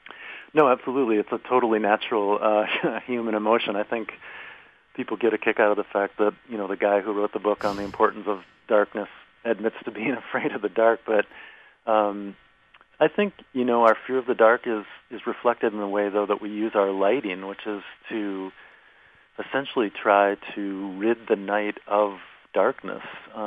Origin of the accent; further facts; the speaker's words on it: Minneapolis, Minnesota, United States; I grew up in Minneapolis, and we still have a family cabin about 3 hours north of the city.